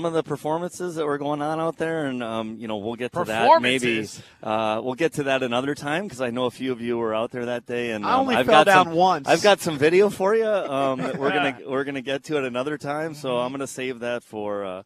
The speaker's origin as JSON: {"language": "English", "town": "Chicago", "region": "Illinois", "country": "United States", "lives_now": "Falls Church, United States", "said": "You know what? I'm from the Chicagoland area and go back there. I now own a house here in Falls Church that I really like."}